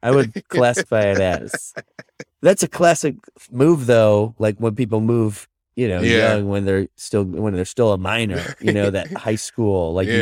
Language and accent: English; Massachusetts, United States; I guess I had a side door in the suburbs growing up in Massachusetts, but, you know.